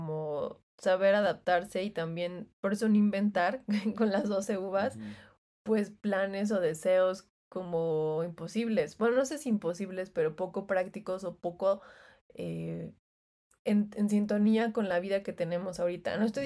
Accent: Sinaloa, Mexico; Por ejemplo, en Sinaloa no lo hacemos. Es algo que no se hace

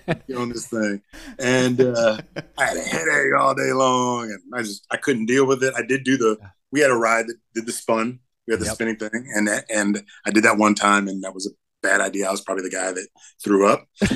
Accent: Virginia, United States; I grew up in Virginia, and so we had this spot called King's Dominion, which was down by Richmond

